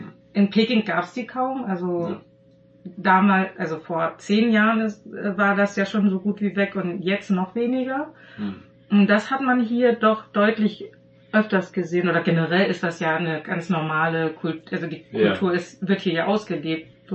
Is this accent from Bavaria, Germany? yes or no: no; Göttingen, Lower Saxony, Germany; Wir kommen ja auch aus Göttingen. Das ist eine ziemlich harte Stadt, was das betrifft.